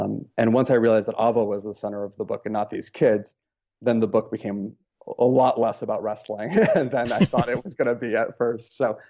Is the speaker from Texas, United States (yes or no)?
no; Lancaster, California, United States; So it's all about this fictionalized version of my hometown, which is Lancaster, California, which is in the Mojave Desert, on the western edge of the Mojave Desert in California.